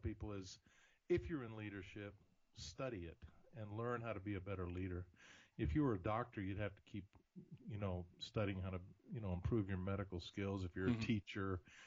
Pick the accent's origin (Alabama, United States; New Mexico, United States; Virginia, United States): Alabama, United States; Huntsville; my hometown of Huntsville, Alabama